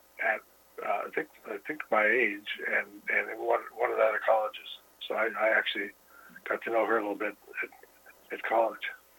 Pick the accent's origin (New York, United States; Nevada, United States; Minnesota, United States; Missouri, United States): Nevada, United States; Boulder City; So when I was growing up in Boulder City … until I graduated. And I go back there